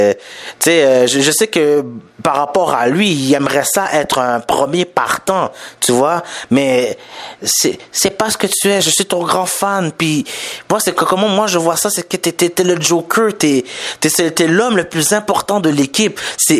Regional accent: Haiti; je suis haïtien, donc il faut que je mette pour mon pays aussi

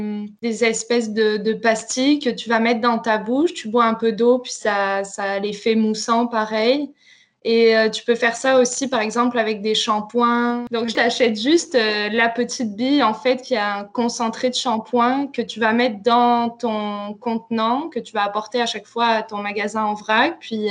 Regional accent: France; Moi, personnellement, je viens de France, donc j'ai toujours vu des bidets dans les salles de bain

